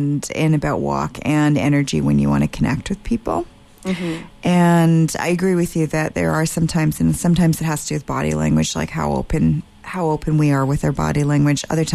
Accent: Vancouver, British Columbia, Canada; I'm born and raised in Vancouver, and I'm kind of a small town girl in the big city.

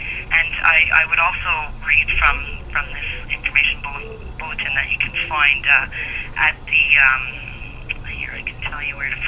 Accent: British Columbia, Canada; So I don't think that we as British Columbians are safe from uranium mining in the province just yet.

